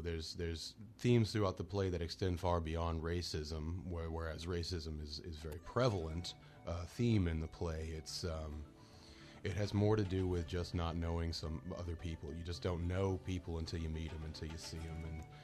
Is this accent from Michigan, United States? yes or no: no; Baton Rouge, Louisiana, United States; I'm from Baton Rouge.